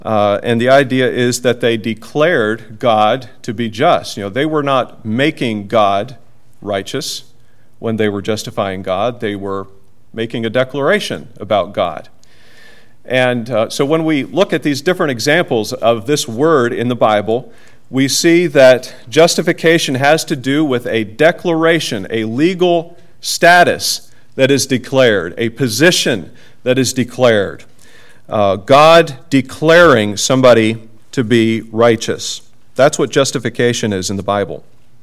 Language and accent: English; Canada; born there; I was born in Canada, and that means that I have a legal status as a Canadian citizen. And since my parents are Americans